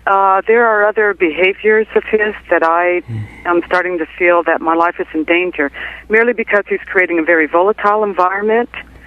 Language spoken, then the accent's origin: English; United States; I'm an American.